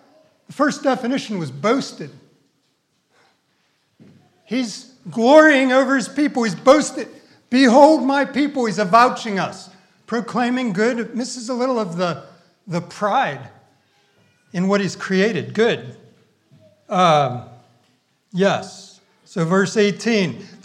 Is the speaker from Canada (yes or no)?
no; England, United Kingdom; I know, don't mock me, all right? I'm English. Say it right.